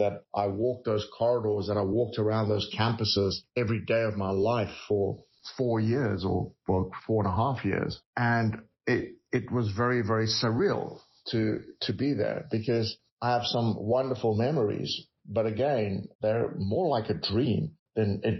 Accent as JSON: {"language": "English", "country": "South Africa", "tie": "born or raised there", "also_born_or_lived": "United States", "said": "I'm from South Africa originally, and brief history of my life is I grew up in South Africa."}